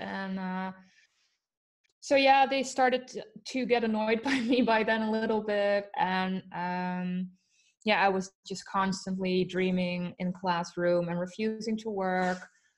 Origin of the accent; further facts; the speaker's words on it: Netherlands; I'm from the Netherlands. I am 30 years old.